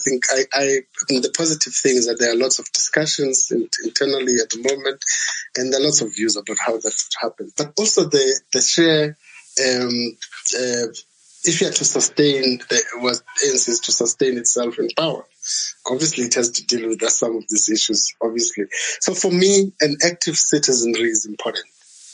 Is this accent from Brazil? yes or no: no; Eastern Cape, South Africa; I mean, I come from the Eastern Cape